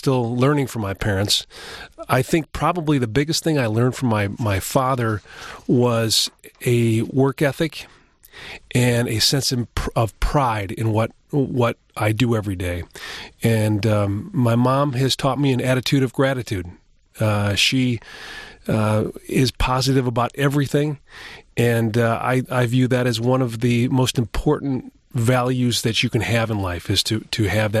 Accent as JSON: {"language": "English", "town": "Rochester", "region": "Michigan", "country": "United States", "tie": "born or raised there", "said": "I was born and raised in Rochester, Michigan."}